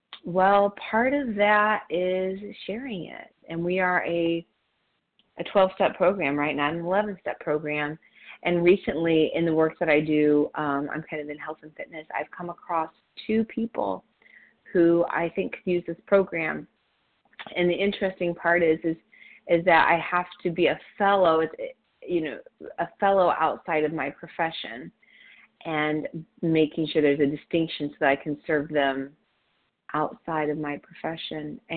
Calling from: Chicago, Illinois, United States; I'm from the Chicagoland area.

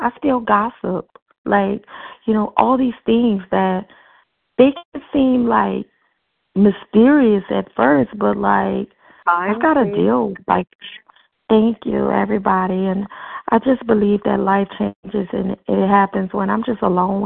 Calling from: Miami, Florida, United States

